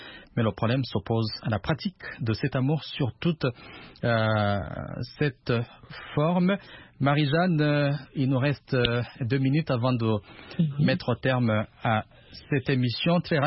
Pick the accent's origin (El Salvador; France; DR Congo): DR Congo; Ici chez nous en RDC